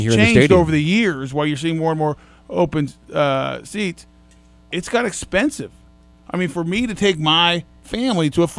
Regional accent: Boulder, Colorado, United States; So, like, growing up, I grew up in Boulder.

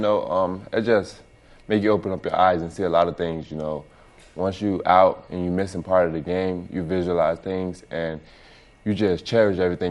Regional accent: Miami, Florida, United States; Yeah, I grew up in Miami, but that was the team of my youth.

